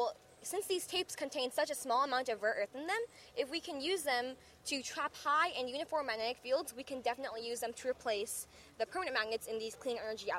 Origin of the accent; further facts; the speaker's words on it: Houston, Texas, United States; from Houston, Texas.